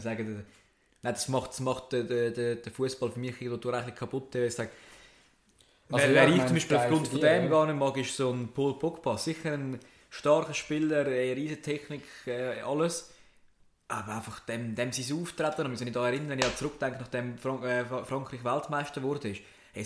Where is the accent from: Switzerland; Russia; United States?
Switzerland; Zurich; aber ich als Zürcher muss jetzt das Thema Basel langsam